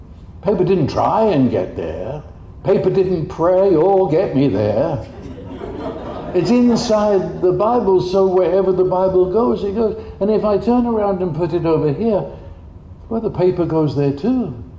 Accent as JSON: {"language": "English", "country": "United Kingdom", "said": "I'm still British, you see."}